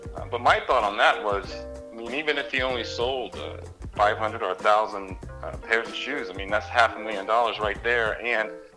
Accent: East Coast, United States; now in Portland, United States; Well, growing up in the East Coast, I still keep an eye on the Charlotte Hornets.

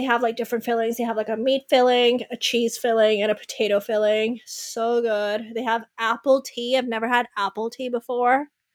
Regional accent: Pakistan; moved away as an adult; now in United States; So I was born and raised in Pakistan. I went to high school in Pakistan. I graduated and then I moved here all by myself without my family to start a whole new life.

